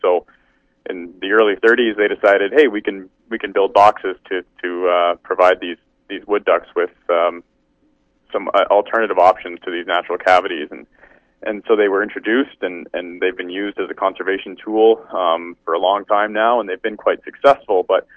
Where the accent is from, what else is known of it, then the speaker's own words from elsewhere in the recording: Ontario, Canada; I grew up fishing up on the Bruce